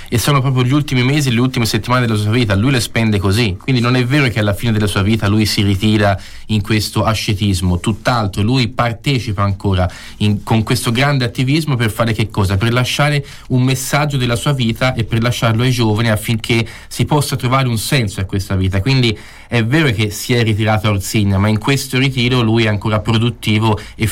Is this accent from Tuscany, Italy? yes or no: yes; Florence, Tuscany, Italy; born there; io sono nato a Legnaia, Soffiano, che è il quartiere accanto a Monticelli